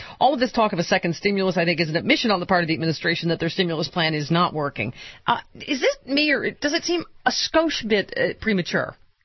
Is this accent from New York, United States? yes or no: yes; Lockport, New York, United States; Yeah, I'm from Lackport, up the transit.